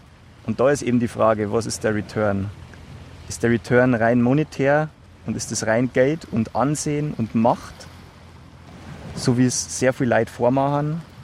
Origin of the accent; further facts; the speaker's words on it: Bavaria, Germany; wenn man so hört, komme ich aus Bayern.